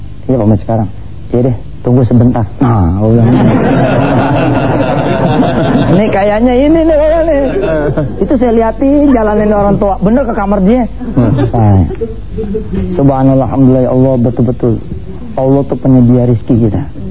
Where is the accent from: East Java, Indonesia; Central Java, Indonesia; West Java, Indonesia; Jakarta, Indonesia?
Jakarta, Indonesia; saya sebagai anak Jakarta ya, kita anak Betawi ini